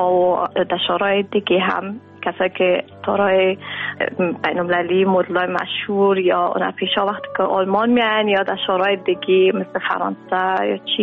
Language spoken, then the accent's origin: Persian; Kabul, Afghanistan; also born or lived in Pakistan; now in Netherlands